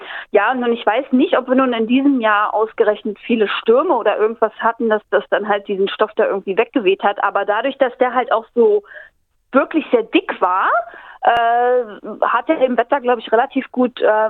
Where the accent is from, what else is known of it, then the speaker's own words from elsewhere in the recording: Berlin, Germany; Ich bin auch gebürtige Berlinerin